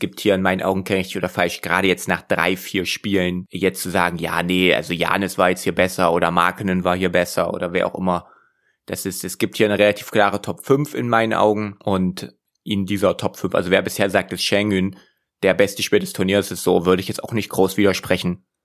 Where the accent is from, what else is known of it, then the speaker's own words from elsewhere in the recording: Dessau, Saxony-Anhalt, Germany; hier aus meiner Heimatstadt Dessau.